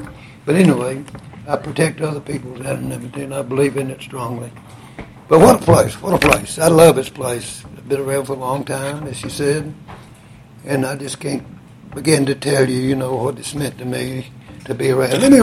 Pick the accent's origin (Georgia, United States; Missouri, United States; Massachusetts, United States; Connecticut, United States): Georgia, United States; Griffin; I was born down in Griffin. It's Cotton Mill Town. 1931. It makes me 85. And it was pool. I mean, there's no other way around it. We were really dirt poor, cotton mill folks.